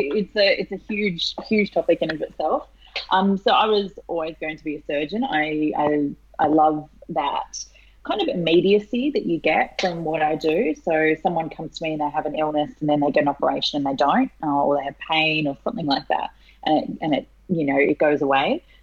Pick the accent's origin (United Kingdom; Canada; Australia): Australia; Well, as you can hear, I'm Australian. I'm very Australian, in fact.